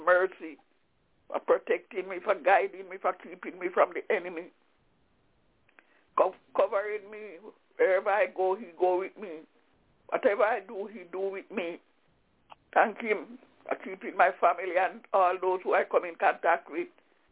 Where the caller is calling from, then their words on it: Albany, New York, United States; Hello, everybody. … I'm calling from Albany in New York.